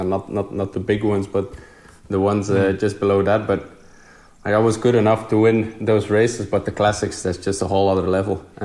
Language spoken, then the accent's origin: English; Bruges, Flanders, Belgium; English is a second language; Like you said, I grew up in Bruges